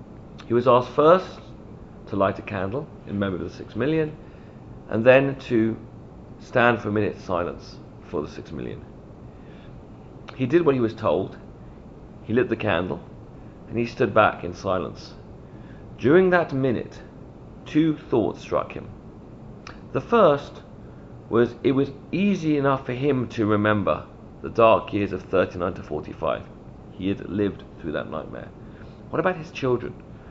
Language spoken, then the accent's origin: English; London, United Kingdom; I came back down to my hometown in London